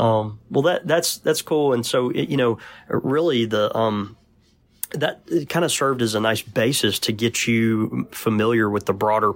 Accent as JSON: {"language": "English", "region": "Mississippi", "country": "United States", "said": "from Mississippi, so my verbiage is not great anyway, but go ahead."}